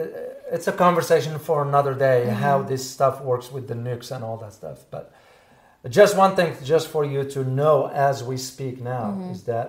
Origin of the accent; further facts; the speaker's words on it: United States; This is, it pains me as an American, it pains me to say this. And I'll say it because it's my country.